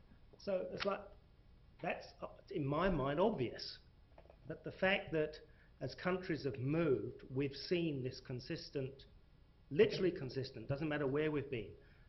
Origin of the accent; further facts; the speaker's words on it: South Africa; Well, I'm from South Africa.